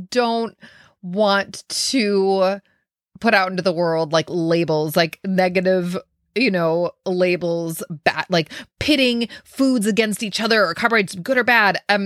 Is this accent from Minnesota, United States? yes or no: yes; Minnesota, United States; I'm from Minnesota, so I say pop.